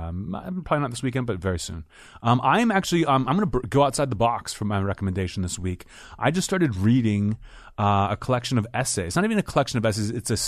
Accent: Pittsburgh, Pennsylvania, United States; growing up in Pittsburgh where they filmed that show, like you would see him.

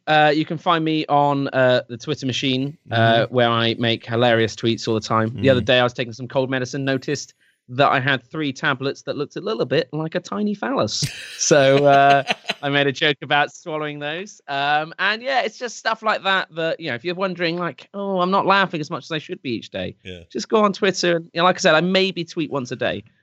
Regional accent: England, United Kingdom; I'm English.

